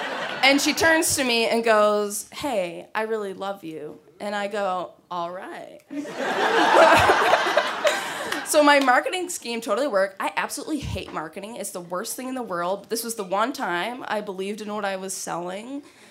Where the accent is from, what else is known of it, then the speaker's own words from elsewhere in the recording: Midwest, United States; I'm just from the Midwest. I've been to Canada twice.